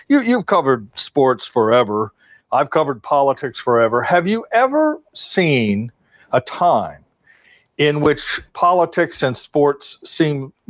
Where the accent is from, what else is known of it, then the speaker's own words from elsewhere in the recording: Kansas, United States; I remember growing up in the Kansas City area, and I played baseball in the summers. And we had what Johnson County had a 3-2